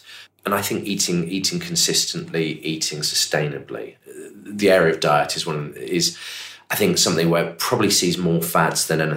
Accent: South East England, United Kingdom; they're based just down the road from where I grew up in Buckinghamshire.

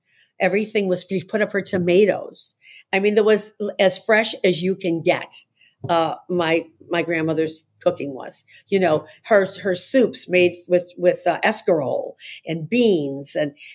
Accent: Chicago, Illinois, United States; I was born on Central Park, is where it was a family building. So my grandfather bought like a four flat building in Chicago. And so my parents lived in the middle. My grandparents lived up top. It was a total family house.

